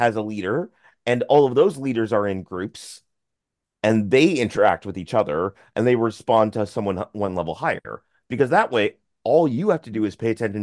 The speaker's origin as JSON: {"language": "English", "country": "Canada", "said": "because I'm Canadian, eh?"}